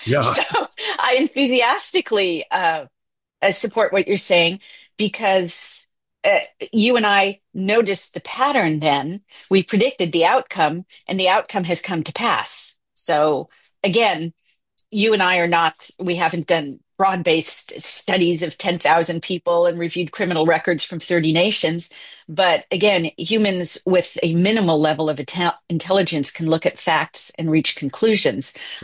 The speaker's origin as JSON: {"language": "English", "town": "San Francisco", "region": "California", "country": "United States", "tie": "born or raised there", "said": "whom I've known for years from growing up in San Francisco, and I no longer live in the San Francisco Bay Area, but I raised my children there."}